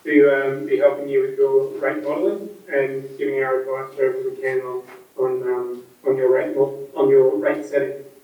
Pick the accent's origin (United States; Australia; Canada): Australia; Queensland; my home state of Queensland.